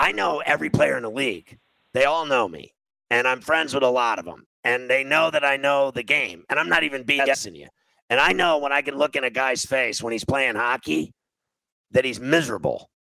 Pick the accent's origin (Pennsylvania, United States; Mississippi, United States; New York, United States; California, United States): Pennsylvania, United States; Pittsburgh; also born or lived in Chicago; when I grew up in Chicago and Pittsburgh, as a little kid in Chicago, and then the rest of my life I've lived in Pittsburgh